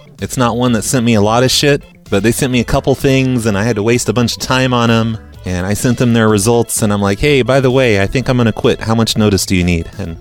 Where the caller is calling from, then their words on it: Baraboo, Wisconsin, United States; Baraboo, yeah. Yeah, we're on here on US 12.